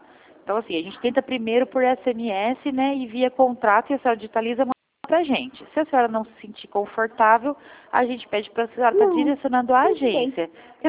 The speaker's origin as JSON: {"language": "Portuguese", "region": "São Paulo", "country": "Brazil", "said": "Eu sou de São Paulo."}